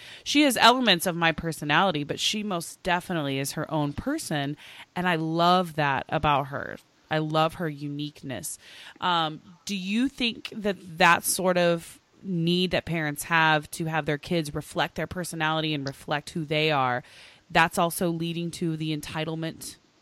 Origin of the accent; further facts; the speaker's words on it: Oklahoma, United States; I grew up in Oklahoma to a single mom. My mom worked very hard. She raised me along with my grandma.